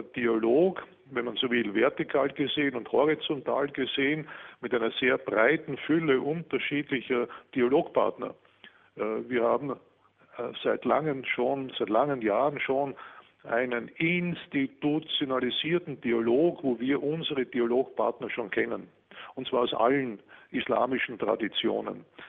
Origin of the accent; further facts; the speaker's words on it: Austria; und ich bin ja Österreicher